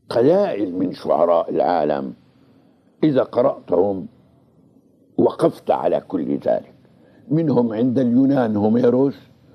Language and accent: Arabic; Lebanon; ثم أنا في آخر ما أنا لبناني، بمعنى لا أنني أنتمي إلى وطني لبنان